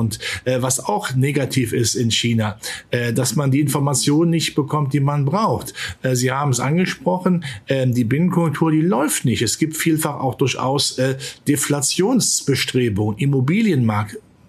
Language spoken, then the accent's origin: German; Rhineland, Germany; im Rheinland sagt man, wo ich herkomme